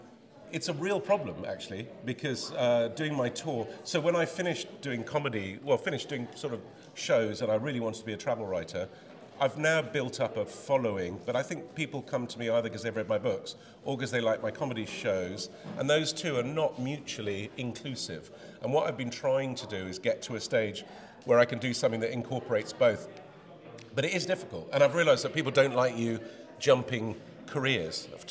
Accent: Cheltenham, South West England, United Kingdom; I haven't been savagely beaten yet, because I'm from Cheltenham. So really, I shouldn't be allowed in Gloucester.

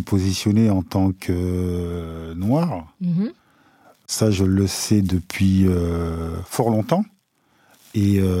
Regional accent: Guadeloupe, France; je suis né en Guadeloupe.

